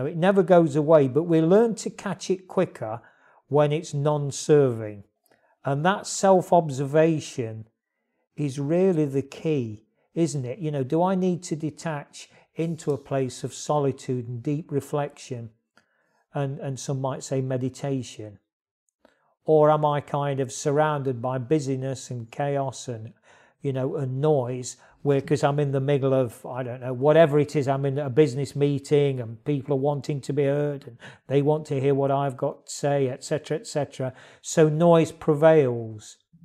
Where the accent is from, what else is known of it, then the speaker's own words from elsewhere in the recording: United Kingdom; you're an American lady and I'm a British stroke European guy